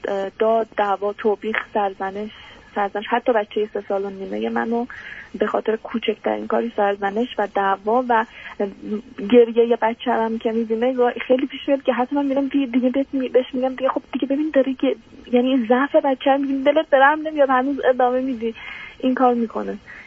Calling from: Iran; از ایران هستم.

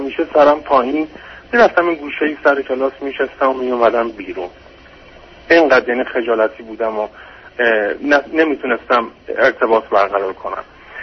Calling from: Iran; از ایران تماس میگیرم و بعد سوالمو مطرح کنم.

